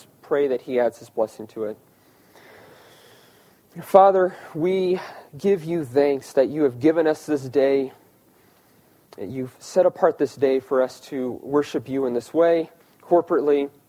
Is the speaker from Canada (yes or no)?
no; Omaha, Nebraska, United States; I'm originally from Omaha, Nebraska, so go Big Red.